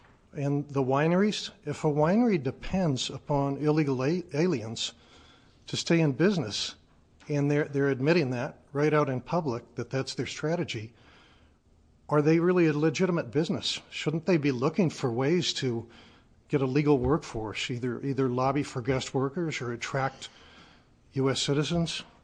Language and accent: English; Gresham, Oregon, United States; I'm a citizen from Gresham, Oregon.